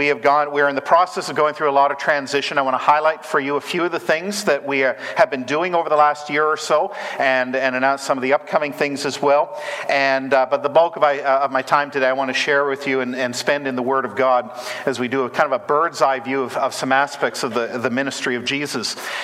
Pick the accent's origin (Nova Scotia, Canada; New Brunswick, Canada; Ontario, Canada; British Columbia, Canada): Nova Scotia, Canada; also born or lived in Alberta; now in United States; I was born in Alberta. I grew up in Nova Scotia, went to Briarcrest, met my wife there. She's from Langham, Saskatchewan. And we've been in the States for almost 20 years now